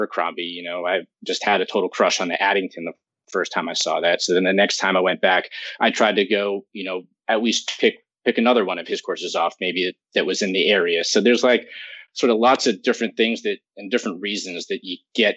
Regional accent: New York City, New York, United States; growing up in New York City, you kind of always had to travel somewhere to find a golf course.

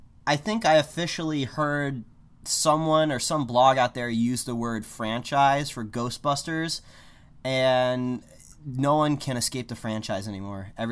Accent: Indiana, United States; also born or lived in Michigan; I was born in Michigan, but it didn't take us long to get to Indiana.

